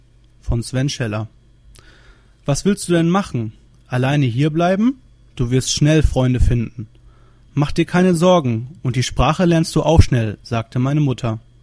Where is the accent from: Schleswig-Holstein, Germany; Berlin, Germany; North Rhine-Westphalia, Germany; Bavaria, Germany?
North Rhine-Westphalia, Germany; Essen; Ein seltenes Glücksmoment war es für mich, wenn ich mal wieder etwas über meine Heimatstadt Essen hörte. 2 Jahre blieb ich in Spanien, bis sich meine Eltern trennten.